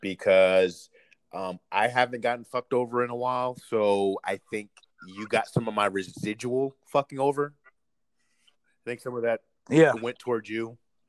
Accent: United States; because just as a American, a human being, this is all wrong.

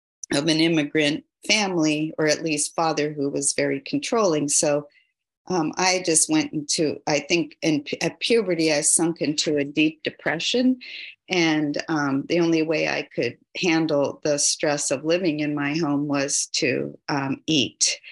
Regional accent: Pacifica, California, United States; also born or lived in South San Francisco; So I'm the oldest of four children. I grew up in the Bay Area. I grew up in Pacifica and South San Francisco over on the other side.

